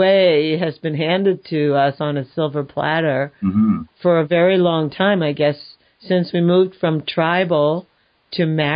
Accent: New York, United States; I'm from New York, so, you know, I see York, and my mind just does that closure thing.

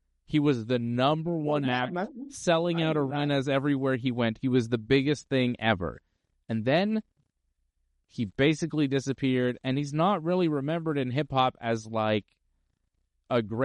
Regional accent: Canada; I'm Canadian, too, and I know what goes on here

